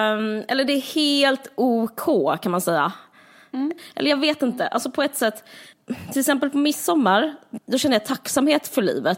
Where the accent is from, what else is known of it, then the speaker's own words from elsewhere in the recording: Simrishamn, Skåne, Sweden; i vårt villområde i Simrishamn där jag växte upp.